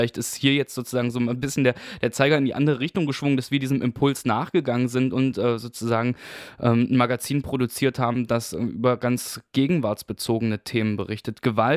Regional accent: Weimar, Thuringia, Germany; in Weimar, wo ich herkomme

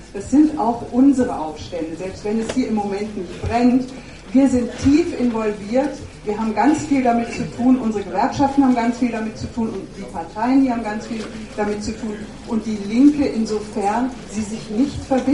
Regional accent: Germany; wir als Deutsche sind natürlich in Ägypten und im Nahen Osten überhaupt präsent und involviert.

